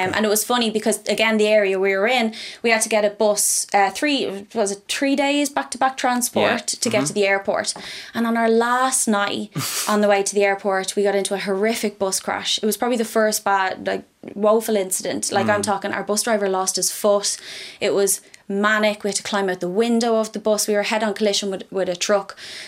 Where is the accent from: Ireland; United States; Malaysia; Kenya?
Ireland; It was the first time we were mortified to have an Irish passport.